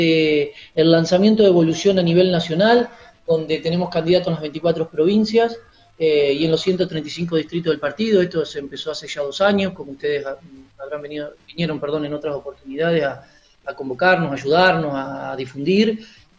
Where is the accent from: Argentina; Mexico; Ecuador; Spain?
Ecuador; Ibarra, Imbabura; yo que vengo de Ibarra, como ustedes bien lo saben